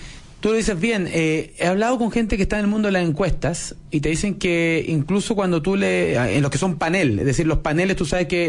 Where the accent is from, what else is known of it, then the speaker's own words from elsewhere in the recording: Chile; somos chilenos, pero el cambio ha sido muy muy notable